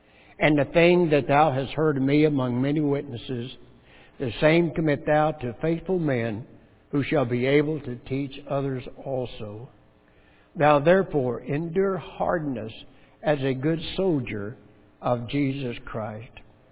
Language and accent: English; United States; born there; I don't know about you, but I thank God I was born in America.